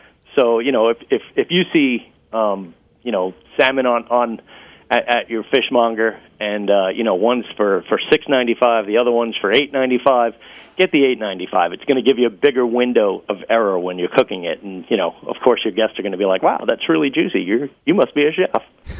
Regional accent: New York, United States; for those New Yorkers who don't know, and I'm from New York, so, you know, I'm not judging.

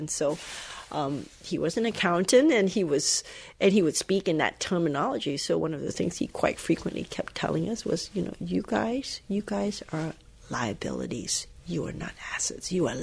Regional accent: Malaysia; first language Cantonese; English is a second language; You know, I was raised in Malaysia. We spoke Cantonese at home, but we didn't speak Mandarin. And I also didn't learn how to write in Chinese. We learned Malay in schools.

